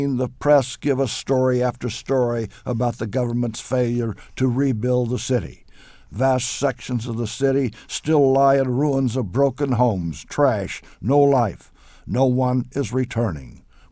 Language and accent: English; Knoxville, Illinois, United States; If a tornado leveled my hometown of Knoxville, Illinois, population 2,500